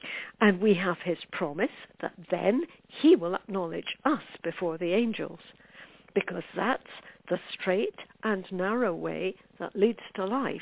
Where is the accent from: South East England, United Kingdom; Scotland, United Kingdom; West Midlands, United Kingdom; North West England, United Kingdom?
Scotland, United Kingdom; When I was a child, I grew up in the Presbyterian Church of Scotland